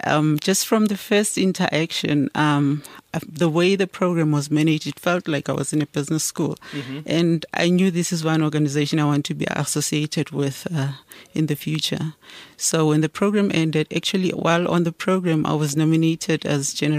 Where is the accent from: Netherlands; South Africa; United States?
South Africa; Soweto, Gauteng; I was born and raised in Soweto, Mofolo South.